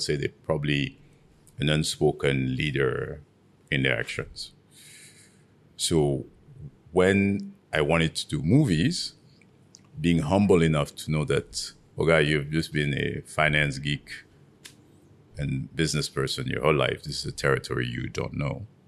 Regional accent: Senegal; I always point to the fact that I come from Senegal.

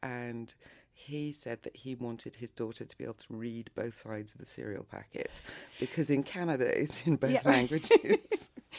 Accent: London, United Kingdom; now in Paris, France; I've probably spent as much time living in Paris as I did growing up in London.

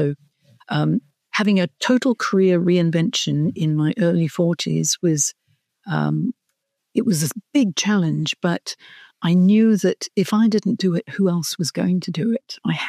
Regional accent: Hong Kong; moved away as an adult; now in Australia; I'm from Hong Kong originally.

